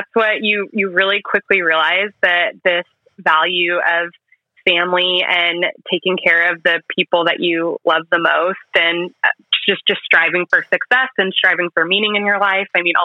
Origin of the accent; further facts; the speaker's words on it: Bakersfield, California, United States; also born or lived in Morton, Illinois; now in Costa Mesa, United States; I grew up in Illinois in a little town called Morton and lived there till I was seven. Then moved to Northern California for a few years and then settled in Bakersfield for junior high and high school.